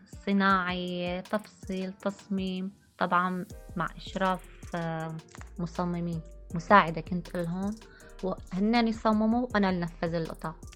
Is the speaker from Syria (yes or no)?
yes; Syria; moved away as an adult; now in Jordan; طلعنا من سوريا، كان يوم جمعة، أصعب يوم، يوم اللي ودعت أهلي